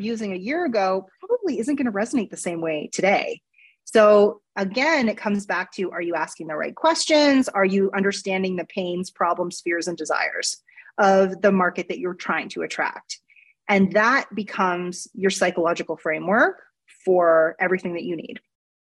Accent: Canada; I'm Canadian, so we say niche.

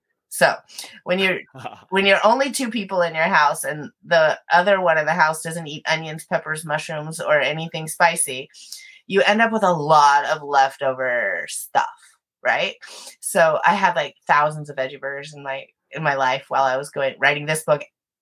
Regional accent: California, United States; I'm from California, so people around here are loving the In-N-Out

